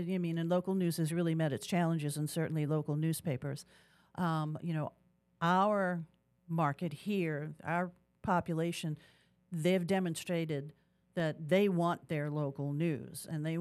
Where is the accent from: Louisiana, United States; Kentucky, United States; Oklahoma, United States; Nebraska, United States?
Louisiana, United States; New Orleans; I was able to stay here in New Orleans, which is my hometown.